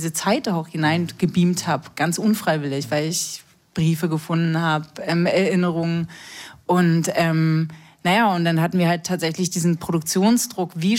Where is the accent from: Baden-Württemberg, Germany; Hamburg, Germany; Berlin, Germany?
Berlin, Germany; ich bin in Berlin aufgewachsen und meine Eltern haben ein Haus gebaut, 5 Jahre lang in Brandenburg.